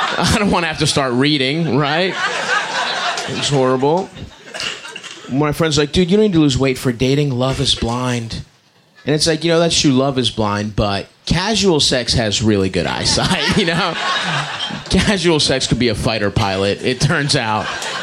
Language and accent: English; Baltimore, Maryland, United States; I grew up in Baltimore. I'm kind of poor, you know, first generation immigrant.